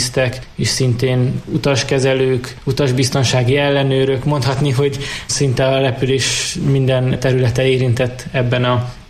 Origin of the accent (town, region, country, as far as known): Debrecen, Hajdú-Bihar, Hungary